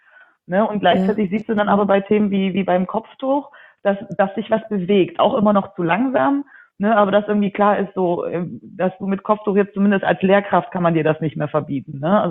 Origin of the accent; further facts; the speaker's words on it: Baden-Württemberg, Germany; now in Berlin, Germany; ich bin ja Schwäbin, auch wenn man es nicht hört, ich bin ja eine Schwäbin in Berlin. und dass da, wo ich herkomme, am Bodensee